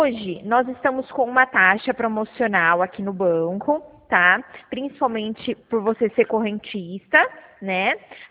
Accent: Jaú, São Paulo, Brazil; Não, não, eu sou daqui de Jaú.

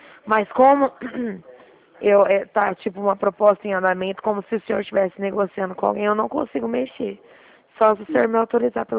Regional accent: Dracena, São Paulo, Brazil; Dracena, estado de São Paulo.

